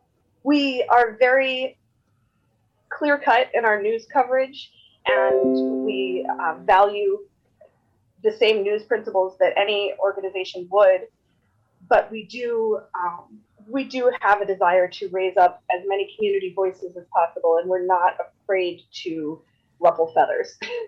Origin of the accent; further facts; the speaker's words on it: New Jersey, United States; now in Iowa City, United States; because I'm not from Iowa myself originally. I'm from New Jersey, so even coming into Iowa City was sort of a learning experience.